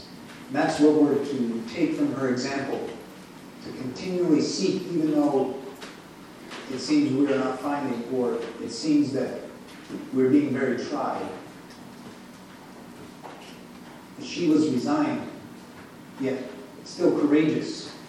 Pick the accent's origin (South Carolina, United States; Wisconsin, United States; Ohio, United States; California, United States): Wisconsin, United States; accent: northern; now in Minnesota, United States; We have here in Minnesota, we have a Minnesotan accent. I'm from Wisconsin, I also have a northern accent. Sometimes people comment about it.